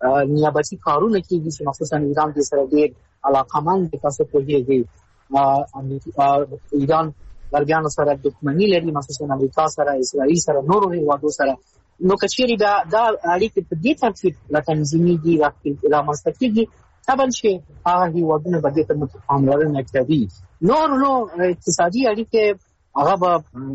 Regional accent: Afghanistan; اما خو د یو افغان په حیث زه خو خپل دولت منطقي کولی نه شم

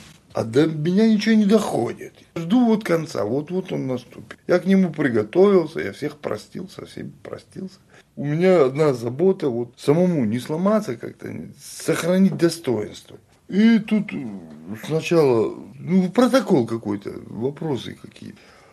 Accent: Chechnya, Russia; вот когда я первый день сказал, что я чеченец

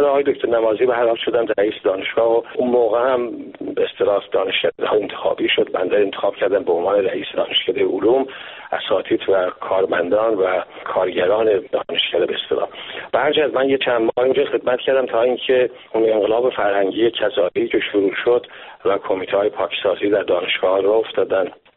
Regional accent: Iran; now in Canada; من سال 1987 در واقع 9 سال بعد از انقلاب از ایران خارج شدم با خانوادم.

